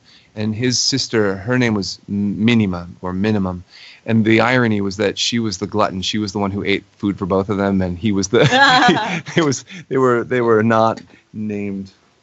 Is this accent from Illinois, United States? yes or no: yes; Illinois, United States; I was like, we are from Northern Illinois. We're not going to go to the city.